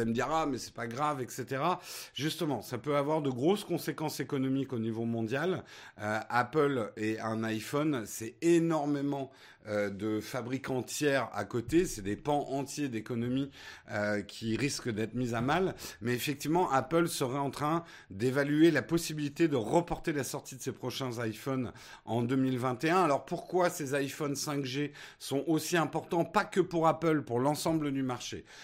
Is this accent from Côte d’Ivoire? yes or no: no; France; Je me plains parce que je suis français.